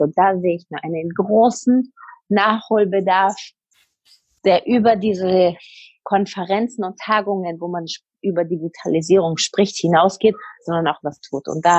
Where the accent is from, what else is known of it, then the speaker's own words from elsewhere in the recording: Bavaria, Germany; Ich bin ja selber aus Bayern, das ist ja das Allerschönste sowieso.